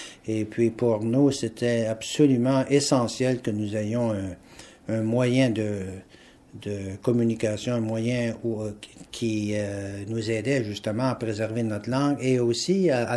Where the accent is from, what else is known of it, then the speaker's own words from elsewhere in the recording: Duck Lake, Saskatchewan, Canada; moi je viens de Docklake, donc c'était la radio de Saskatoon qu'on écoutait.